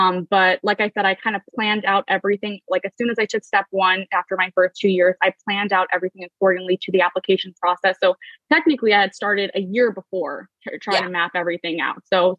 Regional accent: Florida, United States; I am a USIMG from Florida.

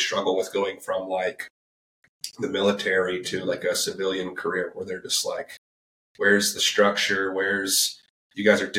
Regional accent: Fort Walton Beach, Florida, United States; I grew up around here. Yeah, I went to Fort Walton Beach High School.

